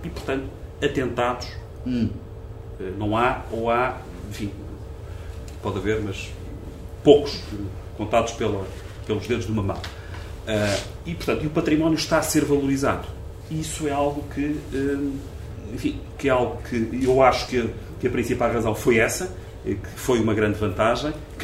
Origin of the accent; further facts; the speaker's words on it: Ovar, Aveiro, Portugal; Bom, e depois um último comentário sobre Ovar, sobre a minha terra.